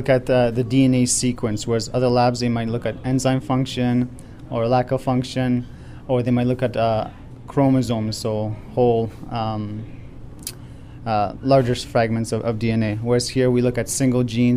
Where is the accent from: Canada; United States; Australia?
Canada; Ottawa, Ontario; Ottawa, Canada.